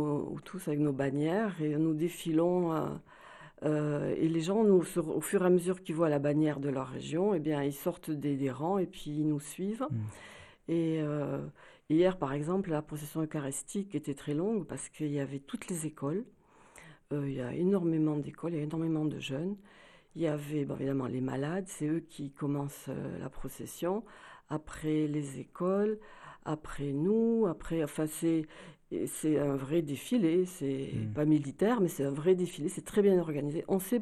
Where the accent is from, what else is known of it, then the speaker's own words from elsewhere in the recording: Toulouse, Occitanie, France; même si on est de Toulouse, on est chacun dans nos diocèses.